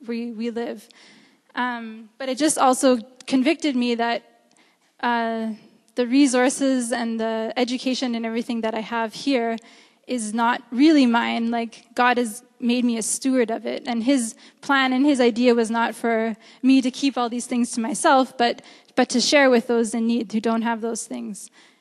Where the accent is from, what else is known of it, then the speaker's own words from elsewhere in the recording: Canada; born there; what's the difference between these children and me that I was born in Canada and they were born here?